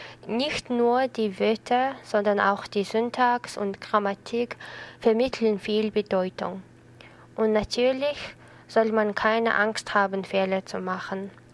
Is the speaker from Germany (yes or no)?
no; Ulaanbaatar, Mongolia; German is a second language; ich komme aus der Mongolei. Ich bin 1995 geboren und in Ulaanbaatar, der Hauptstadt der Mongolei, gewachsen. Ich lerne Deutsch